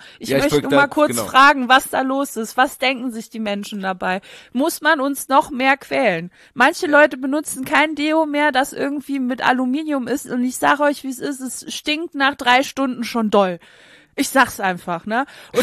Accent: Saarlouis, Saarland, Germany; Also wenn bei uns in Saarlouis die Trends ja schon mal ankommen, dann ist es eh viel zu spät eigentlich.

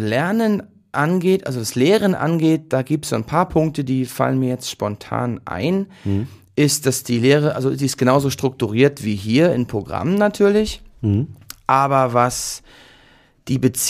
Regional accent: Mecklenburg-Vorpommern, Germany; Ich bin aufgewachsen und geboren in Mecklenburg-Vorpommern, habe hier in Weimar Bauingenieurwesen studiert, in der Studienrichtung Bauinformatik

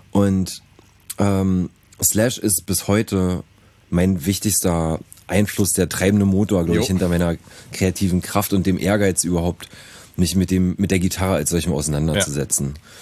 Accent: Berlin, Germany; ich komme aus Berlin.

